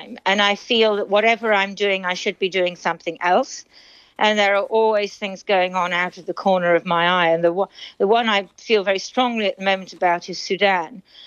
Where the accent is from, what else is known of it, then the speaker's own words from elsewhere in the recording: United Kingdom; we're quite happy to be British